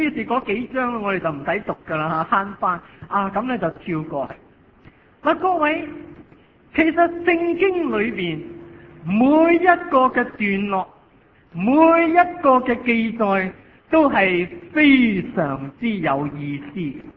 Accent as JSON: {"language": "Cantonese", "country": "Hong Kong", "tie": "born there", "said": "我有写我是广东东莞人，但我都未回过乡下，因为我在香港出世嘛。"}